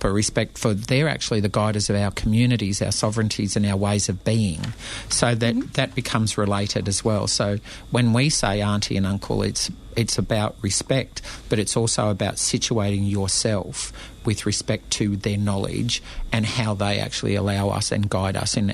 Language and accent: English; Australia; we are as much Australian as anybody else